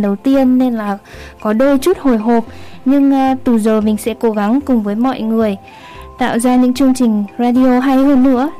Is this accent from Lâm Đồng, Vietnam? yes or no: no; Hanoi, Vietnam; moved away as an adult; also born or lived in Kobe; now in Kyoto, Japan; mình đến từ Hà Nội. Năm nay mình 24 tuổi, thì hiện nay mình đang sống tại thành phố Kyoto và làm việc trong một công ty ở Nhật Bản. Nhưng trước đây mình đã từng sống tại thành phố Kobe khi còn là sinh viên cao học.